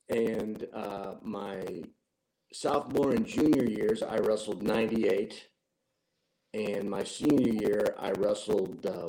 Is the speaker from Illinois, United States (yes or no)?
yes; Granite City, Illinois, United States; now in Hamel, United States; Born and raised in Granite City with six brothers and sisters. Didn't stray too far from GC by moving up here to God's country in Hamel, but born and raised in Granite City, and that's where my roots are